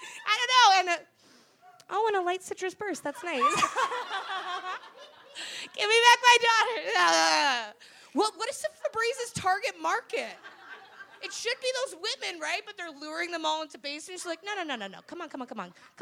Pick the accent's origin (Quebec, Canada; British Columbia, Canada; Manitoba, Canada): Manitoba, Canada; Winnipeg; Like, I'm originally from Winnipeg. Thank you. Hold your applause.